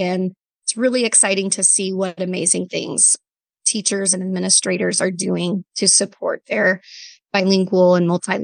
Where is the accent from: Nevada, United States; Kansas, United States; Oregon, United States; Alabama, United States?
Kansas, United States; I am also from Southwest Kansas.